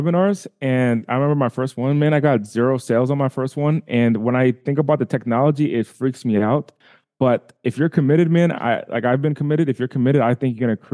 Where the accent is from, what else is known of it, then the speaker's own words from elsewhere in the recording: Rhode Island, United States; also born or lived in Boston; So I was born in Boston, but I was raised in Rhode Island.